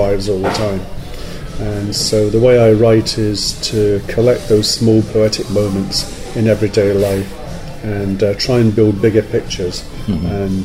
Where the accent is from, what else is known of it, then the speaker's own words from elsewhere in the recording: Scotland, United Kingdom; Yep, I was brought up in the Kingdom of Fife in the east coast of Scotland. And my mother was a Romany, that's like a gypsy, and my father was an Irish Cockney.